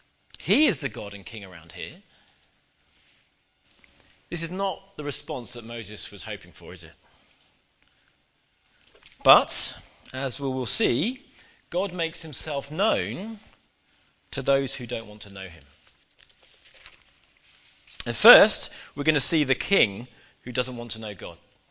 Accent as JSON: {"language": "English", "region": "England", "country": "United Kingdom", "said": "Being an English fan has always been hard. It was particularly hard in the 90s. We were pretty useless at everything."}